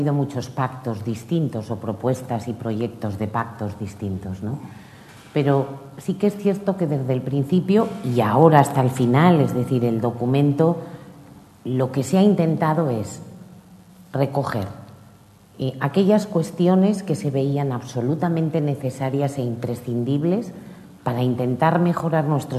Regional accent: Spain; es una de las carencias que tenemos como españoles

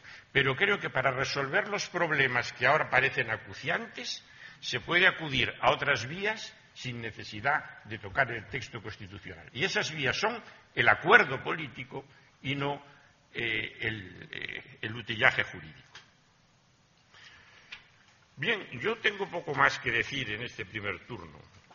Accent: Madrid, Community of Madrid, Spain; soy madrileño de varias generaciones, cosa nada frecuente.

